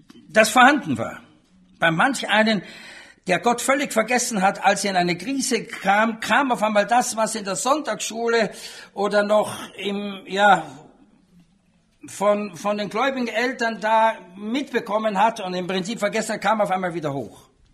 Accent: Austria; ich war im katholischen Erziehungssystem, weil ich bin in Österreich aufgewachsen.

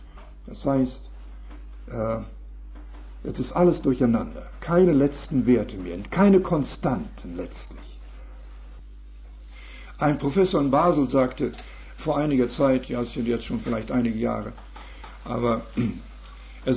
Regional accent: Canada; German is a second language; als Kanadier habe ich nun mich etwas mehr befassen müssen mit England

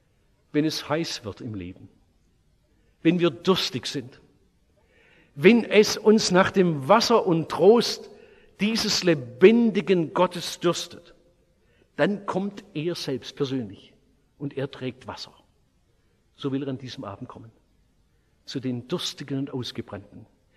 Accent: Oberndorf am Neckar, Baden-Württemberg, Germany; born or raised there

